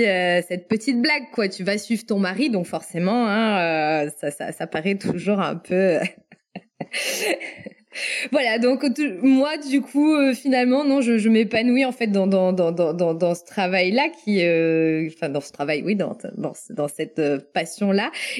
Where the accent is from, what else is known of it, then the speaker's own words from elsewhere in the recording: France; Alors déjà, je viens de la vallée des Côtes-du-Rhône. Ouais. Forcément, en tant que native de là, je connais.